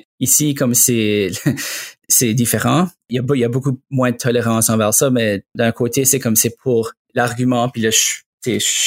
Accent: Quebec City, Quebec, Canada; une question que j'ai comme à chaque jour presque, c'est je viens de Québec.

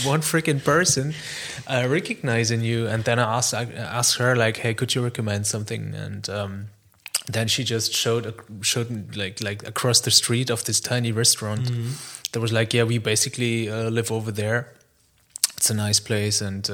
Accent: Germany; English is a second language; whenever I say that I grew up in Germany, or that I am German

